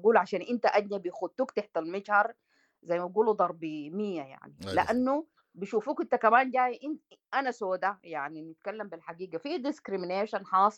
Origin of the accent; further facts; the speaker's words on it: Sudan; والمجتمع عموما يعني هنا عندهم زي عندنا في السودان